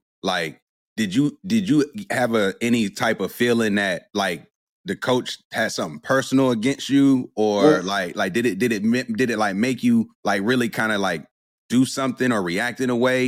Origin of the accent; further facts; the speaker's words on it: Durham, North Carolina, United States; I feel like growing up in Durham, Hillside and Jordan definitely are two of the more, especially on that south side of Durham. They're basically the two schools, right?